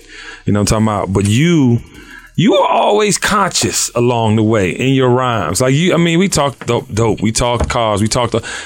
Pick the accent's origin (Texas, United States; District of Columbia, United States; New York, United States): District of Columbia, United States; Washington; and I'm from Washington, D.C., and when I was in the streets, I never forget this.